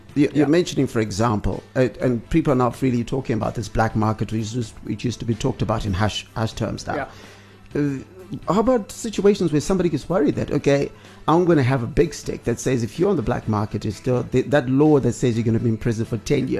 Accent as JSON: {"language": "English", "region": "Bulawayo", "country": "Zimbabwe", "tie": "born or raised there", "lives_now": "Harare, Zimbabwe", "said": "Bulawayo, my hometown, 106.7, and we're broadcasting out of Harare"}